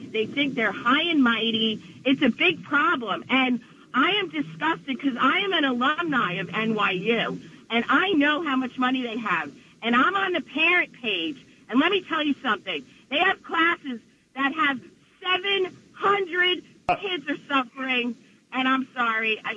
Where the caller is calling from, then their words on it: New Jersey, United States; Good morning. … from Bergen County.